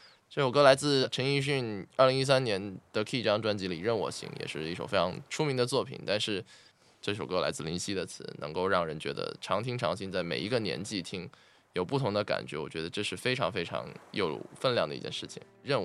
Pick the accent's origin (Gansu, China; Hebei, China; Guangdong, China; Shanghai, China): Guangdong, China; Guangzhou; 我其实是一个在广州长大的孩子，所以在我自己本身的成长历程当中，其实港乐粤语音乐对我有非常大的影响。